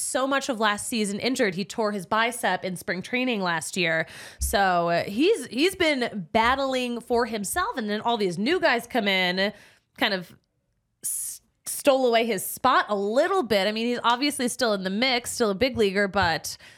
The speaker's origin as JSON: {"language": "English", "town": "Philadelphia", "region": "Pennsylvania", "country": "United States", "tie": "born or raised there", "said": "Is that from the sun or is that from like growing up in Philly?"}